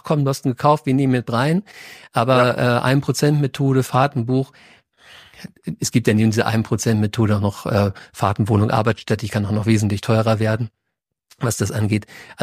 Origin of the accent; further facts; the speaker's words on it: Lower Saxony, Germany; Ich komme ja aus Niedersachsen